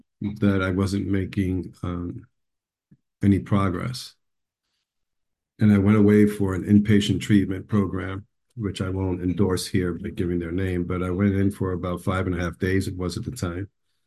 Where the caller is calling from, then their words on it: New York City, New York, United States; I'm calling in from the Bronx, New York, so I'm Northeast